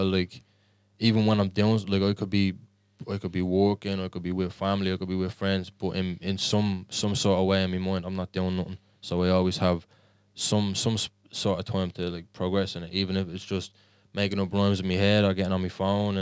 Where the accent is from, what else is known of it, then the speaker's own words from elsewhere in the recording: Dublin, Leinster, Ireland; I grew up in the Liberties, but more Brightway Street Flats, and now I'm just living down by the Coombe, same area.